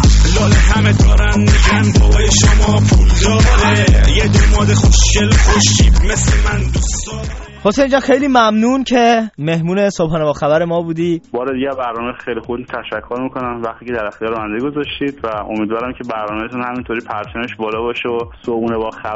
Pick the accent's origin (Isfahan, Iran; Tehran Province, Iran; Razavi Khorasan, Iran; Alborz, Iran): Isfahan, Iran; من خودم بچه اصفهانم و اصلا کلا اصفهان به دنیا اومدم